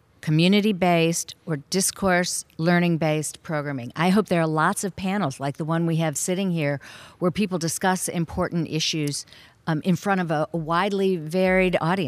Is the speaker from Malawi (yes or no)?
no; Midwest, United States; I grew up in the Midwest.